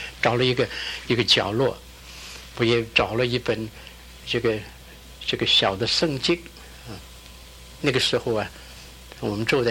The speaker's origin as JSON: {"language": "Chinese", "town": "Qingdao", "region": "Shandong", "country": "China", "tie": "born or raised there", "said": "自己18岁信主，那个时候中国和日本在打仗，我的家乡是山东，我住在青岛， 我的母亲呢，我的父亲早过世了，我的母亲带了我的姐姐妹妹和我逃难离开家乡往内地去。"}